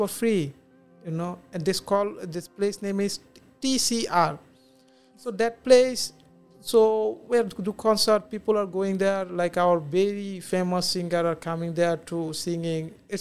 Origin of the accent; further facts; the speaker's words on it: Bangladesh; English is a second language; I'm from Bangladesh.